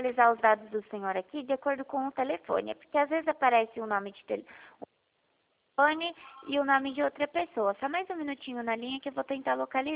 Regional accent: São Paulo, Brazil; eu sou aqui de São Paulo, no interior de São

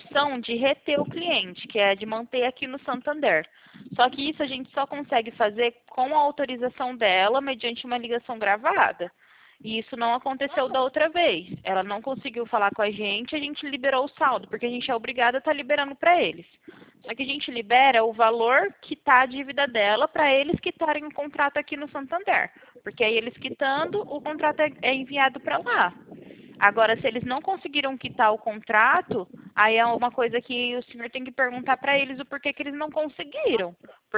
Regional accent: Presidente Prudente, São Paulo, Brazil; Eu sou de Presidente Prudente

